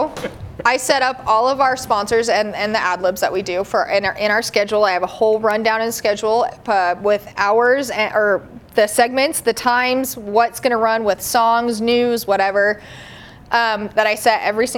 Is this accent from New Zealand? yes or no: no; Grand Junction, Colorado, United States; I'm from Grand. Yeah. So Grand Junction is home to me.